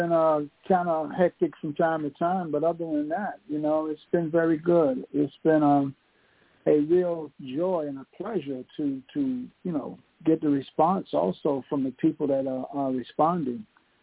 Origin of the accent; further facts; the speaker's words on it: Southern United States, United States; Yes, I came from the Jim Crow South, and things were hard, and I was being pulled to the streets.